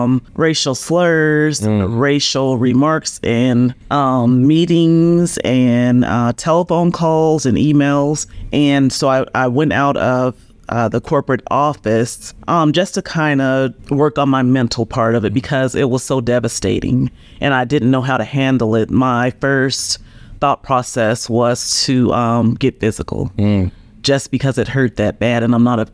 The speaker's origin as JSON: {"language": "English", "town": "Denver", "region": "Colorado", "country": "United States", "tie": "born or raised there", "said": "Well, I grew up here in Colorado. I'm in Denver."}